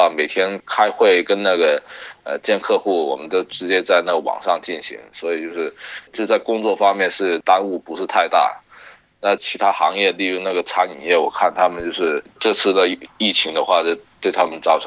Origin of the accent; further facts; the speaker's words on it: Guangdong, China; now in Wuhan, China; 其实我是想先撤回我老家广东这样子。